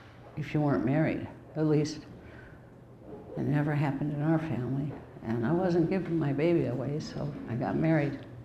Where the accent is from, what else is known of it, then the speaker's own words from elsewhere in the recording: United States; And our country made me feel really ashamed of being American.